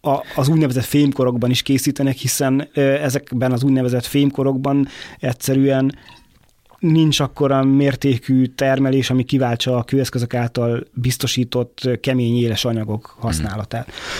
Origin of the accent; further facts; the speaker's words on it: Miskolc, Borsod-Abaúj-Zemplén, Hungary; Ugye én miskolci vagyok, és ott a vasgyárban aztán amíg az egészet le nem számolták, ott aztán termelték a fémet